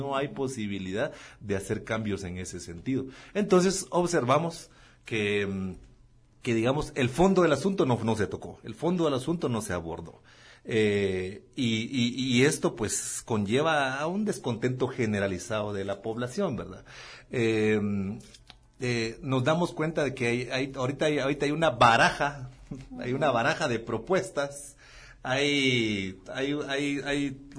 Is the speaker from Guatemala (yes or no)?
yes; Guatemala; algunos puntos que como guatemaltecos y guatemaltecas pues no estábamos muy de acuerdo, ¿verdad?